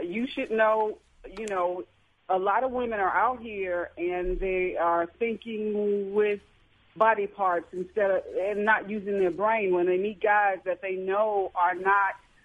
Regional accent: Chicago, Illinois, United States; I'm from Chicago.

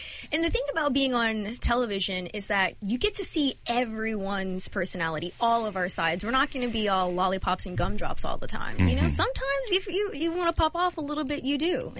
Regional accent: Sandy Spring, Maryland, United States; I grew up in Sandy Spring, very close to Potomac.

